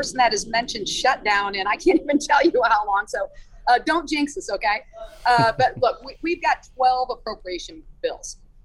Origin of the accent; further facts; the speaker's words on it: Illinois, United States; it's not just because I'm from Illinois where ag is the economic driver of our state.